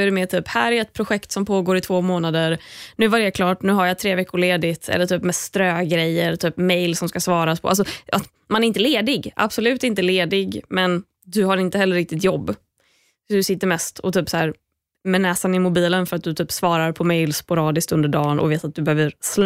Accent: Gothenburg, Västra Götaland County, Sweden; Mitt moment of the week utspelade sig i helgen när jag var hemma i Göteborg.

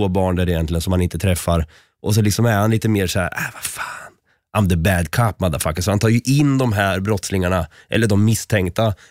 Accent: Norrköping, Östergötland, Sweden; Jag är ju själv från Norrköping

